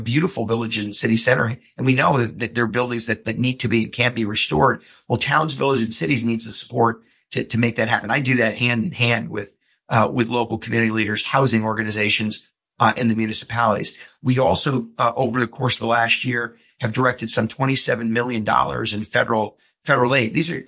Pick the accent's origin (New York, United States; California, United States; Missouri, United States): New York, United States; Yeah, I'm a conservationist by heart. I grew up in the Hudson River Valley in upstate New York.